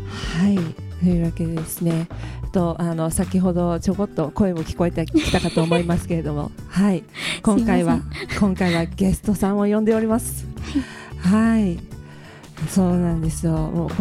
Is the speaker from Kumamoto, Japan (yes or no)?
yes; Kumamoto, Japan; また熊本の、私熊本出身なんですけれども